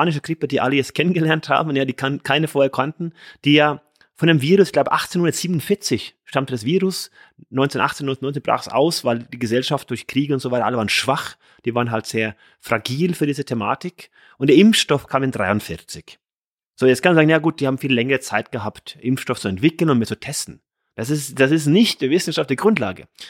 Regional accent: Norway; insbesondere in Norwegen, meiner Heimat war es ja immer so sehr stark an der Küste

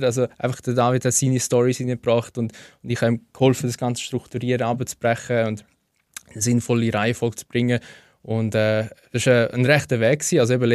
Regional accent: Schleitheim, Schaffhausen, Switzerland; ich bin in Schlaitheim aufgewachsen.

